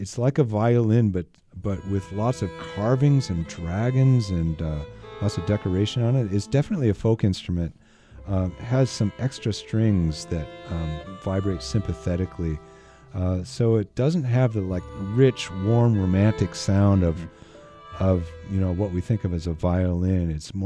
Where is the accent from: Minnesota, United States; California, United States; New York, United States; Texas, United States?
Minnesota, United States; accent: Minnesota; growing up in Minnesota, this is really dear to my heart, the movie Fargo. Yeah, when I was growing up, we actually had that Minnesota accent that they're making fun of.